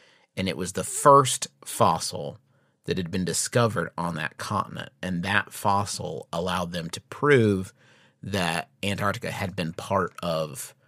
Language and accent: English; Norway; accent: Norwegian; English is a second language; I'm not going to bring my Norwegian accent, obviously, to it.